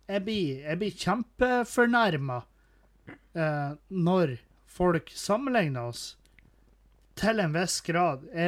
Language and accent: Norwegian; Trøndelag, Norway; Vi er nord fra Trøndelag.